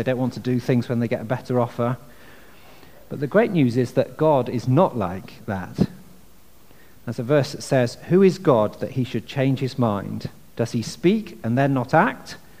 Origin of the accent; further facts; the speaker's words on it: United Kingdom; So what do you think, as reserved British people, what do you think we did?